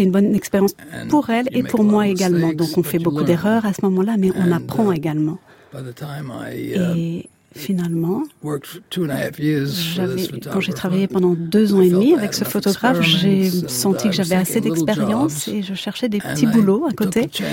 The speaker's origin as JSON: {"language": "French", "town": "Bronx", "region": "New York", "country": "United States", "tie": "born or raised there", "said": "Je suis né à Manhattan, mais j'ai grandi dans le Bronx."}